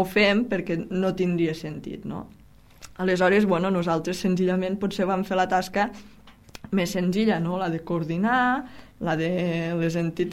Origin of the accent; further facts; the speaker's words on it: Falset, Catalonia, Spain; I els dius, soc de Falset, ah, pues és que parleu com els de Lleida